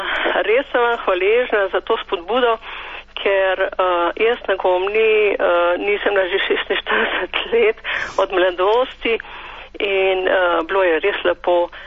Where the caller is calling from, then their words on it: Ljubljana, Central Slovenia, Slovenia; iz Ljubljane.